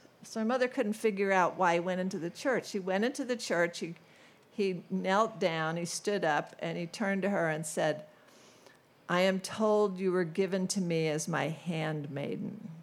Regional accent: St. Louis, Missouri, United States; Well, you know, I grew up in St. Louis, and one of the suburbs that we lived in was called Creve Coeur, which means broken heart

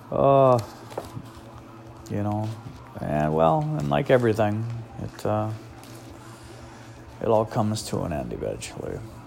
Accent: Fargo, North Dakota, United States; We're from Fargo, North Dakota.

